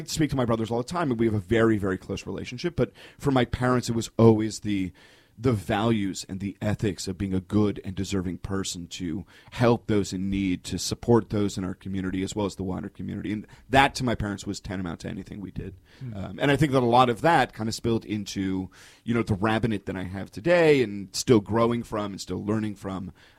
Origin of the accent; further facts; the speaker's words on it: Toronto, Ontario, Canada; So I grew up in Toronto.